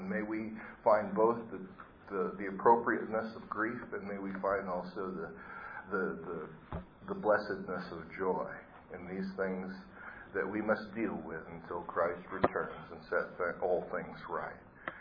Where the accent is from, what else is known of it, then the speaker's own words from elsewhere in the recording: Philippines; Oh, wait a minute, I'm not hairy-chested, I'm Filipino. I was a Navy diver